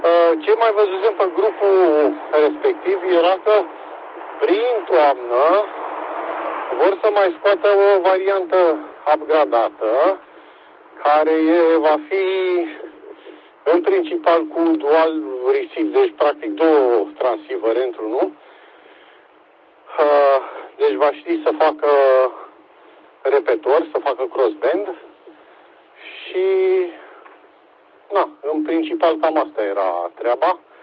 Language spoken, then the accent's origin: Romanian; Oltenia, Romania; Scuze că mai divaghez așa, na, ca român, nu știu, ca olteanu, să uită și să miră de tot ce vede pe aici.